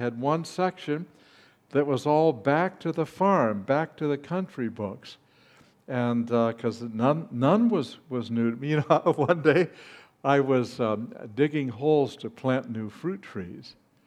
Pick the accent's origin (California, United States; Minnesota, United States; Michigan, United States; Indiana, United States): California, United States; Los Angeles; I was raised in Los Angeles in North Hollywood, California, in the San Fernando Valley.